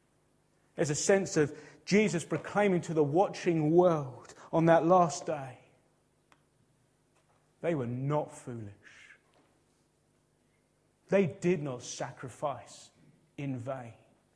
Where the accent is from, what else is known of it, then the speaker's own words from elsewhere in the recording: United Kingdom; But we are British and we're middle class and we just blank.